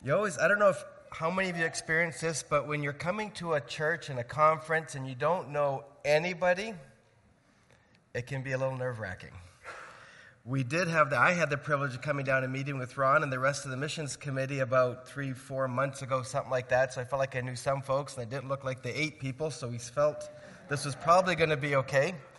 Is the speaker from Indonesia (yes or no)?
yes; Indonesia; I grew up in Indonesia.